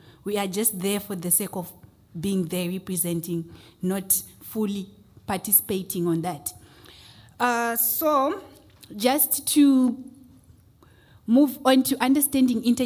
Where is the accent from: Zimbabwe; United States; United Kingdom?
Zimbabwe; I'm from Zimbabwe.